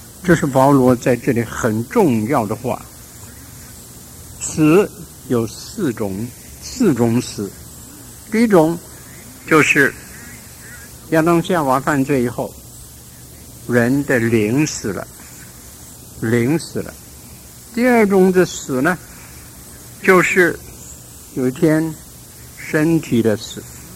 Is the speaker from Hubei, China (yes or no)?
no; Qingdao, Shandong, China; 我是在山东青岛长大，冬天的时候青岛相当冷。